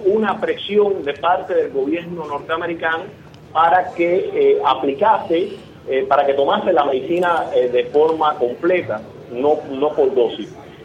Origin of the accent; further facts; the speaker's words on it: Cuba; como demócrata cubano, como luchador de la sociedad civil